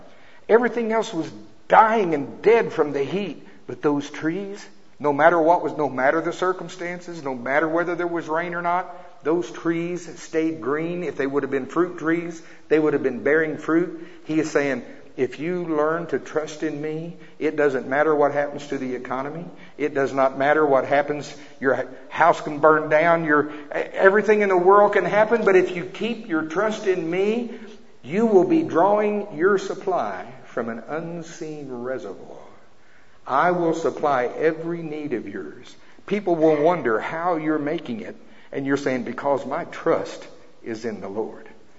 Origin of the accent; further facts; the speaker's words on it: Oklahoma, United States; And I'm from Oklahoma. In Oklahoma, we call it green country. We have lots of tall trees. It's beautiful there.